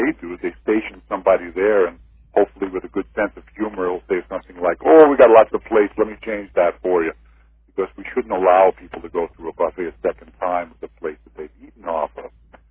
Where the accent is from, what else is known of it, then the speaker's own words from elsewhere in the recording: New York, United States; I grew up in New York. It was a three-ring sign. I grew up in New York